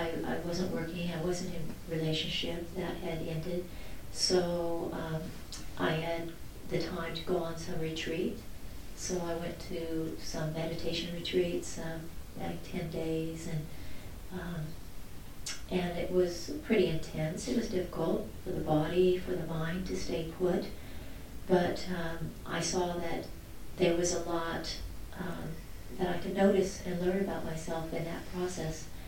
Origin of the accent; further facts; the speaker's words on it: California, United States; also born or lived in England; But after being there for 11 years, I made my way back here, which is, I grew up in California, so it's kind of coming full circle.